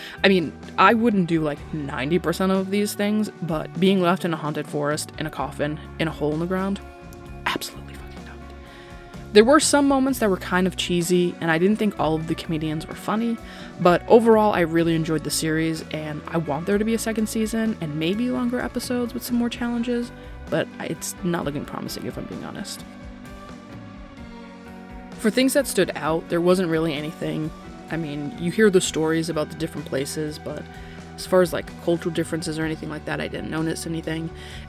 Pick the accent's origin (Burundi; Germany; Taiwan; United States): United States; But to be honest, as an American, no matter what I say, I expect a group of French people to laugh at me, whether my accent is perfect or not.